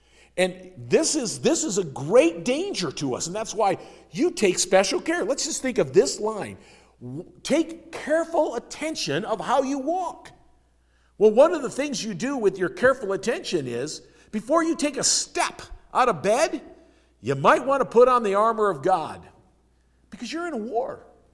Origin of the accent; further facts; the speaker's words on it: Concord, United States; when I would be running on the mill pond outside of my hometown of Concord in the winter.